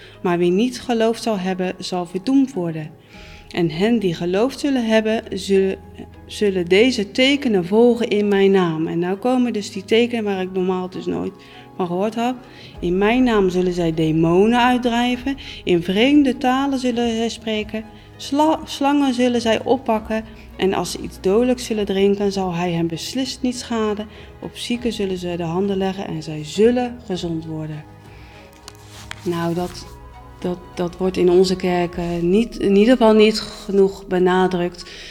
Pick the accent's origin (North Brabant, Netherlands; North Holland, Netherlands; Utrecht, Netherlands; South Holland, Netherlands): South Holland, Netherlands; 's-Gravenzande; ik ben 44 jaar en ik kom uit Schravenzanden. Ik ben opgevoed van jongs af aan in de hervormde kerk.